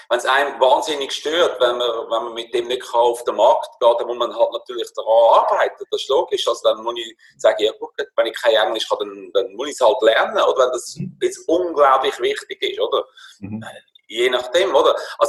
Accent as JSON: {"language": "German", "country": "Switzerland", "said": "Und bei uns in der Schweiz ist es oft, wir leben, um zu arbeiten."}